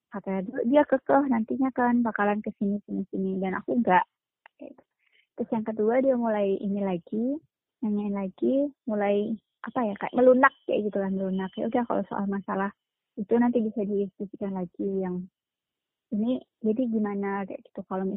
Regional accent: Palembang, South Sumatra, Indonesia; Aku orang Palembang dan dia orang Madura.

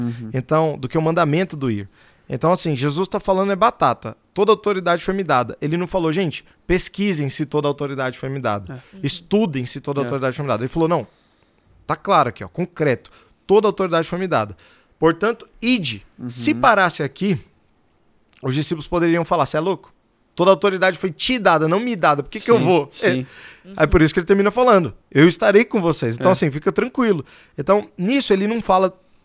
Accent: São Paulo, Brazil; Por exemplo, cara, eu sou aqui de São Paulo.

